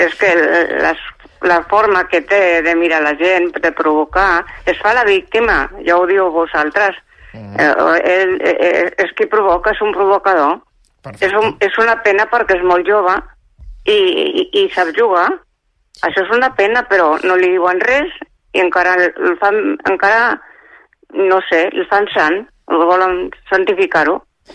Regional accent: Barcelona, Catalonia, Spain; D'aquí, de Barcelona.

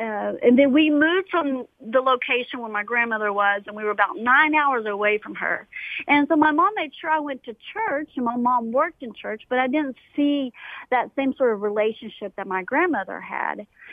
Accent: Austin, Texas, United States; Yeah, I'm from outside of Austin, Texas.

